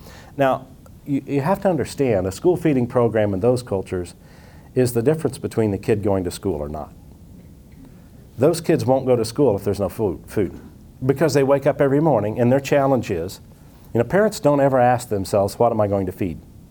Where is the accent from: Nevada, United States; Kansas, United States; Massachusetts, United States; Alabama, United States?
Kansas, United States; Potwin; You know, I'm from Potwin, Kansas, a town of 450 people. It's not very big.